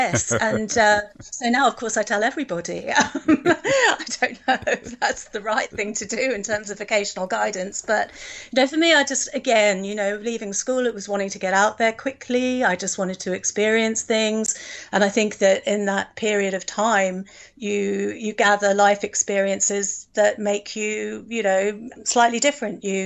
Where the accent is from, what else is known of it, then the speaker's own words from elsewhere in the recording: New Zealand; I mean, there are lots of similarities in terms of references. I mean, I think that sets us apart from the Australians, but things that we grew up with, our understanding of things like